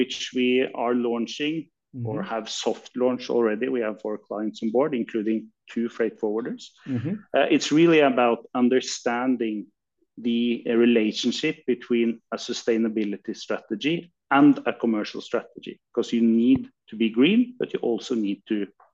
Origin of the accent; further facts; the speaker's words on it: Norway; English is a second language; also born or lived in France / England; Well, I am from Norway, but I had the pleasure of living abroad. I studied business in France and England.